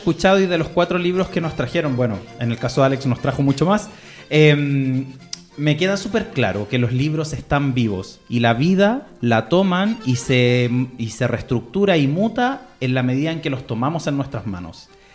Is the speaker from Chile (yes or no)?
yes; Valparaíso, Chile; me ha pasado con mi ciudad natal, que es Valparaíso, de la que se ha escrito un montón en Chile.